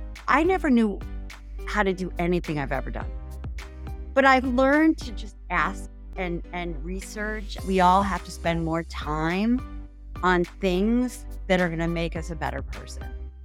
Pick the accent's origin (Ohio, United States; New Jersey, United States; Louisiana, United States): Ohio, United States; I never wanted to leave my hometown. I grew up in a town of 2,500 people in a small town outside of Cleveland, Ohio, called Sugar Falls.